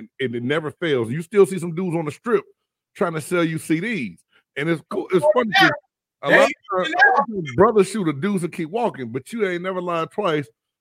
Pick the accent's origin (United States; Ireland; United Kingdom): United States; California; I'm from the Bay Area.